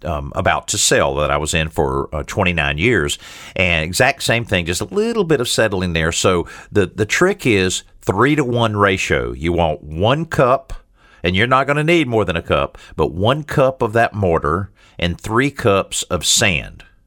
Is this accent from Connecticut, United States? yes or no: no; Marianna, Florida, United States; I don't know if you know that my hometown is actually Mariana, Florida.